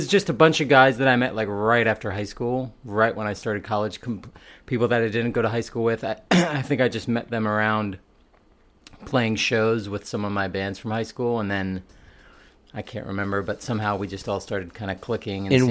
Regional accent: Roanoke, Virginia, United States; I was born in southwestern Virginia, like Roanoke.

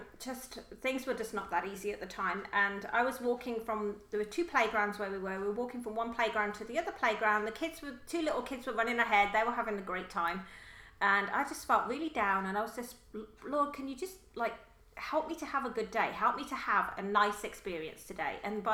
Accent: United Kingdom; because I am British and I do have a just biting sense of humor.

